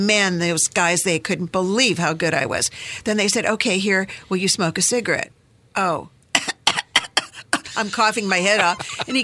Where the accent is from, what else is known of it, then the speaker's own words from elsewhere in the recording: Indiana, United States; So I grew up here in Indiana, and I became Junior Miss Indiana and then Miss Indiana.